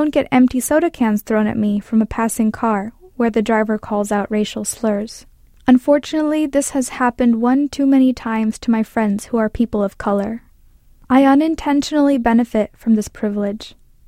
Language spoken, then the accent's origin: English; India; When I speak in Tamil, their eyes grow wide with surprise. Some people bluntly question whether I'm really Indian.